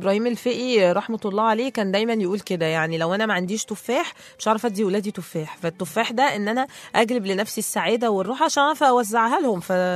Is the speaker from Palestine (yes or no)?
no; Egypt; انت بتشوفي ان يعني حاجه نادره احنا عندنا في مصر ان الازواج